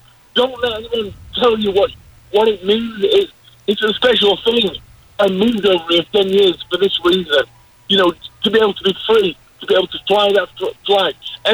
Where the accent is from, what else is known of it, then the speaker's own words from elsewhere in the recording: England, United Kingdom; I'm English, obviously, and in England at the moment